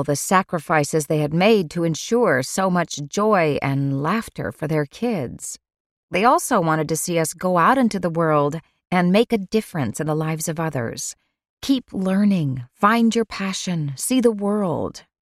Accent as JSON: {"language": "English", "country": "Ireland", "tie": "born or raised there", "said": "I grew up in Ireland in a big farmhouse surrounded by apple trees with the River Innie running through the back field beyond the swaying cypress trees."}